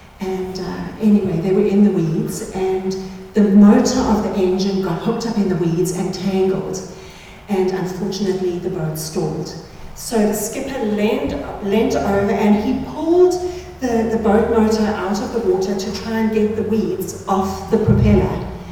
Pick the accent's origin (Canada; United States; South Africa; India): South Africa; I am South African.